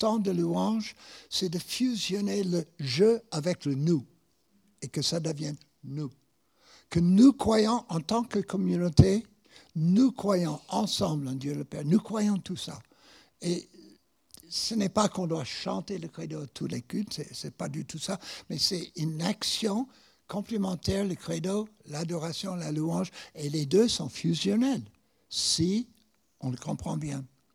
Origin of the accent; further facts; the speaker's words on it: Canton, Ohio, United States; c'est dans le canton, dans l'Ohio, je dis, mais c'est ma ville natale. C'est ma ville natale représente tout le pays.